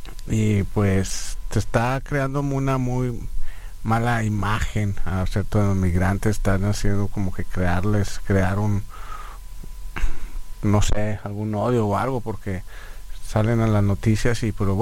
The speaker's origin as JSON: {"language": "Spanish", "country": "Mexico", "said": "yo soy mexicano"}